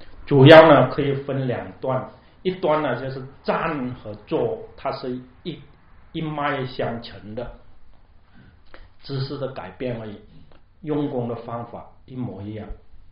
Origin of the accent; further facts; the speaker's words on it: China; 我是中国人的那个年代都有办法发明